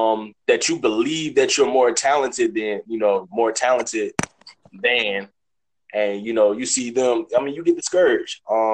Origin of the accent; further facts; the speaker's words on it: Jacksonville, Florida, United States; now in Philadelphia, United States; I'm from Jacksonville, Florida. Okay. But I stay in Philadelphia.